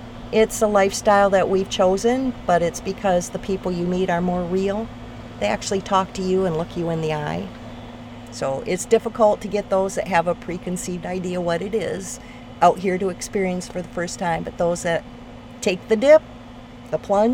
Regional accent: Granville, Michigan, United States; Originally from Granville, Grand Rapids area. We've been here just over 5 years.

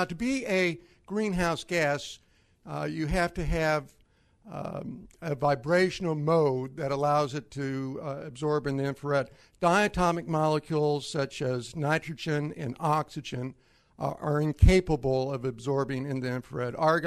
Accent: St. Louis, Missouri, United States; By the way, I grew up in St. Louis listening to him pitch on KMOX.

